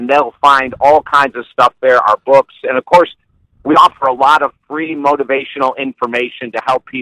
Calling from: Fort Myers, Florida, United States; Fort Myers, just south of Tampa on the Gulf of Mexico.

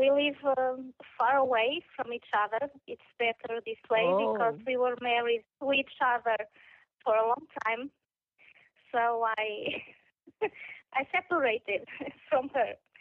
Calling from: Portugal; I'm calling from Portugal.

